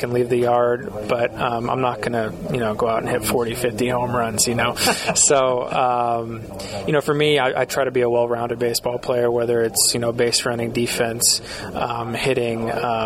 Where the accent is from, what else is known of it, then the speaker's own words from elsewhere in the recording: St. Louis, Missouri, United States; Yeah, Jim Edmonds was the guy for me, you know, growing up in St. Louis, you know, just watching him make some crazy defensive plays and hitting home runs and stuff like that.